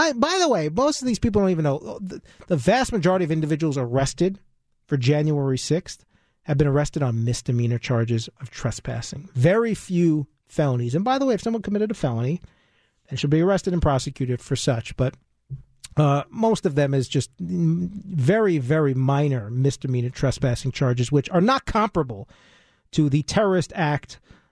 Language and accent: English; New York, United States; moved away; And I'm a New Yorker.